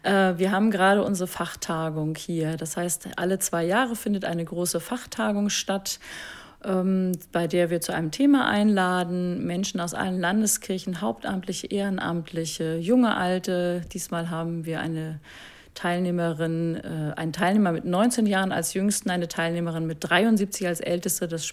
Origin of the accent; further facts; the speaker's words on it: Marburg, Hesse, Germany; ich komme aus Marburg, der Stadt der Blinden.